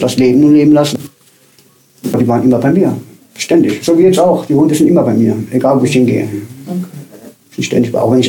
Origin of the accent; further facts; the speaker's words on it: Darmstadt, Hesse, Germany; Ich komme aus Hessen, Darmstadt, da komme ich ja gebürtig. Und na, gebürtig Reiding, aber aufgewachsen in Hessen.